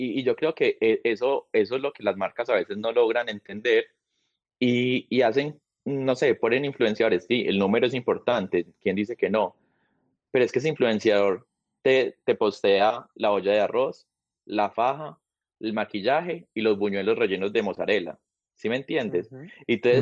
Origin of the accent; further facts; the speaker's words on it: Colombia; Entonces yo le dije como, soy de Colombia.